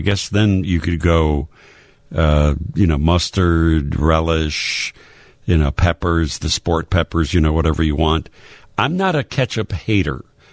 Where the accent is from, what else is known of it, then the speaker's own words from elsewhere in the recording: Cleveland, Ohio, United States; I grew up in Cleveland.